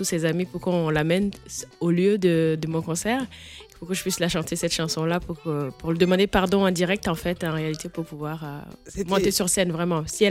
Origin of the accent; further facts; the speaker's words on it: Abidjan, Côte d’Ivoire; Qui est née à Abidjan, je pense que c'est la ville de l'ambiance.